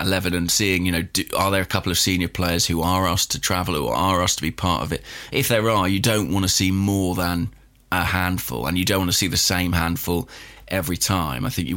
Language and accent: English; England, United Kingdom; I'm English. I'm an England fan.